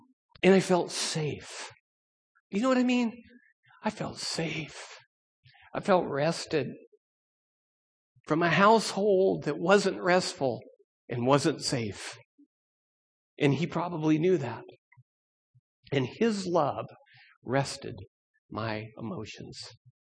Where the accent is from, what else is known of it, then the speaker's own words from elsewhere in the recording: Seattle, Washington, United States; Now, I'm from Seattle area, and up north there's a few different islands